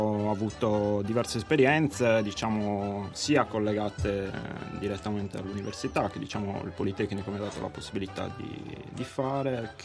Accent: Nuoro, Sardinia, Italy; vengo da Nuoro, più o meno, Nuoro dintorni.

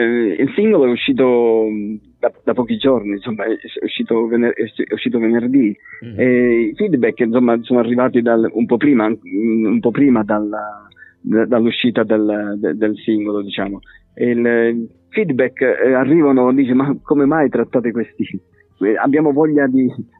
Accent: Sicily, Italy; accent: Sicilian dialect; Noi utilizziamo il nostro modo di dare messaggi nel nostro dialetto siciliano.

